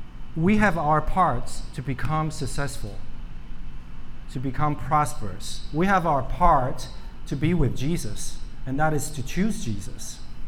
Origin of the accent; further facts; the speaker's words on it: Dallas, Texas, United States; I'm from Dallas, so I'm a Luka fan.